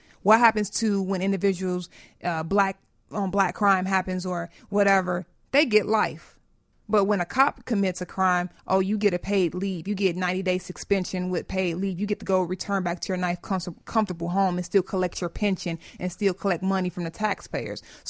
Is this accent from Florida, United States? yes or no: no; Inglewood, California, United States; born or raised there